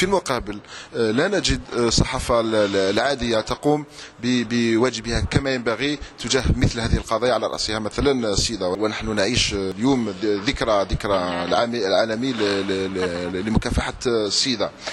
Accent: Djendel, Aïn Defla Province, Algeria; born there; من مواليد 67 في بلدية جندل بولاية عين دفلا

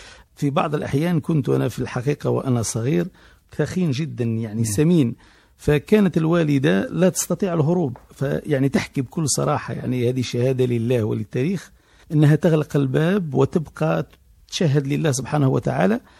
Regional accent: Algeria; أنا من مواليد 20 جوان 1956، في المنطقة التي أشرت إليها قبل قليل كنت أعيش كبقية أبناء الثورة الجزائرية.

